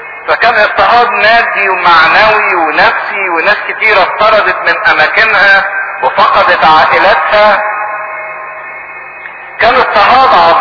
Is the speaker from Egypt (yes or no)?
yes; Egypt; ما زال لحد دلوقتي احنا عندنا كمصريين فكرة 40 موجودة